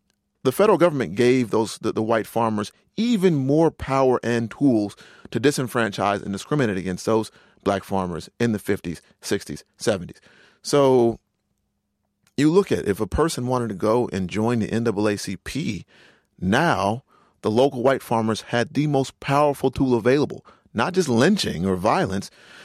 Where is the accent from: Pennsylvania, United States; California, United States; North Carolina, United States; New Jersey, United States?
North Carolina, United States; I'm from North Carolina